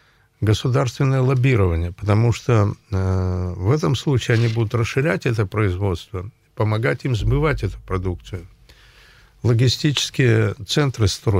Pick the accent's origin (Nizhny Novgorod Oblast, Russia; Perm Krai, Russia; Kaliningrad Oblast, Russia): Perm Krai, Russia; Aleksandrovsk; born there; И родился там тоже.